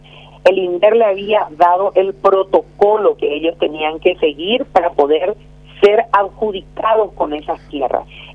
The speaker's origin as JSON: {"language": "Spanish", "country": "Paraguay", "said": "como paraguayos y paraguayas"}